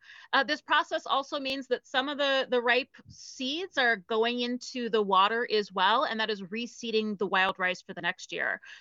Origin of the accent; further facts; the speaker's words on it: Ohio, United States; I'm from Ohio originally, so we know corn out there.